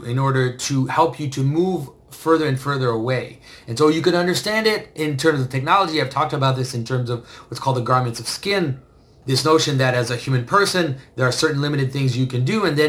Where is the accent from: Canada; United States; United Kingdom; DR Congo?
Canada; Sorry, I'm Canadian.